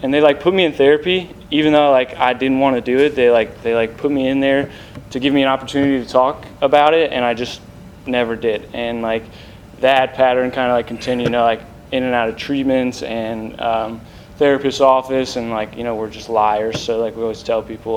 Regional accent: Tampa, Florida, United States; born there; So I was born in Tampa

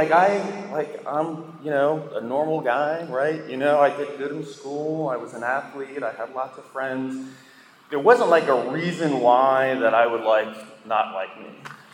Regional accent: New York, United States; You know, I grew up in New York. I had a tendency to go to neighborhoods that I didn't belong.

